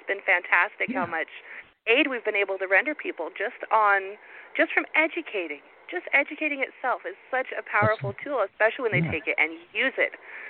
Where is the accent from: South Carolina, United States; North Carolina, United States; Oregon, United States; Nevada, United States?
Oregon, United States; because I'm an Oregonian. I'm from Northeast Oregon